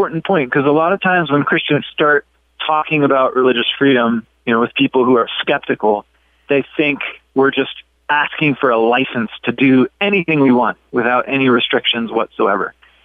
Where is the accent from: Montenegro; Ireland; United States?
United States; Salt Lake City, Utah; Yeah, so the Amos case, we'll call it for shorthand, actually arose in my hometown, Salt Lake City, just down the street from where I am right now.